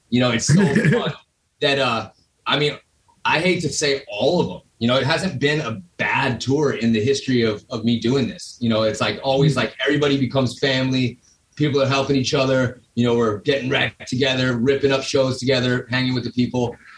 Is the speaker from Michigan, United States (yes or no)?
no; San Diego, California, United States; That's my hometown.